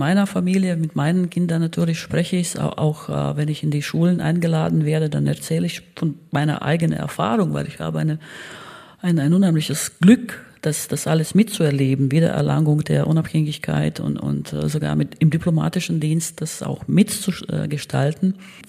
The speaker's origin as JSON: {"language": "German", "town": "Valmiera", "region": "Vidzeme", "country": "Latvia", "said": "Aber ich komme nicht aus Riga, ich komme aus Valmiera, eine kleinere Stadt im Norden von Lettland"}